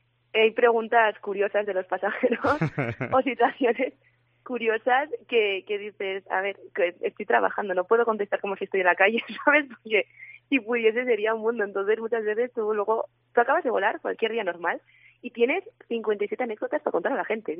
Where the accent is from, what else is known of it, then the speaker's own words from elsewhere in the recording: Noáin, Navarre, Spain; Yo soy de Noain.